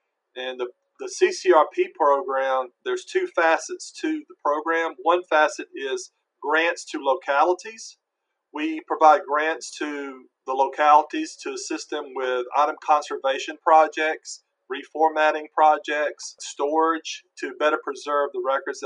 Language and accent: English; Alabama, United States; now in Virginia, United States; And I originally was born in Alabama, born and raised in Alabama. I got a BA and MA in history at Auburn University.